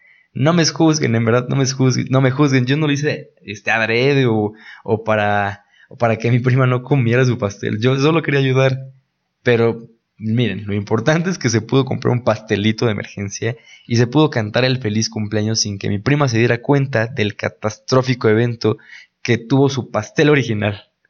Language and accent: Spanish; Mexico; porque estamos de acuerdo que como mexicanos ahora sí hacemos celebración de hasta de las rocas, ¿no?